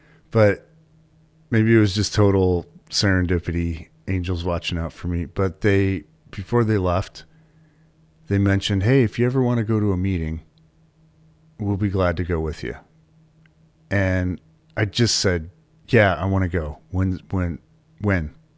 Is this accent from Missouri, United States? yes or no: no; Flint, Michigan, United States; So as my alcoholic neighbor growing up in Flint, Michigan, Louis